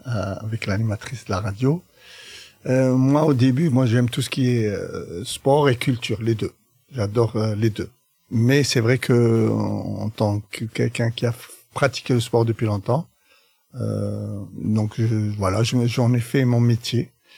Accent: Algeria; Alors, moi, je suis natif d'Algérie. Je suis d'origine algérienne, français d'origine algérienne.

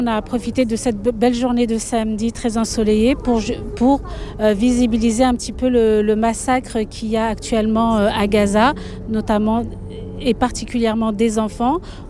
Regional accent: Bordeaux, Nouvelle-Aquitaine, France; Moi, je suis citoyenne française, je suis bordelaise

